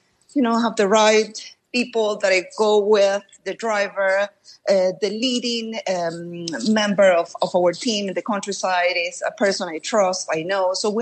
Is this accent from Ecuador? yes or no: yes; Manta, Manabí, Ecuador; English is a second language; Manta is my hometown, which is a port. So I would say it's the number fourth city in Ecuador.